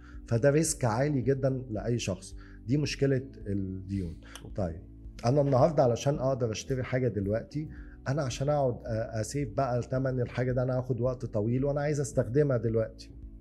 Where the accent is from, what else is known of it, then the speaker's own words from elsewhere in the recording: Egypt; عندنا في مصر في ناس عايشه باقساط فوق ال 50%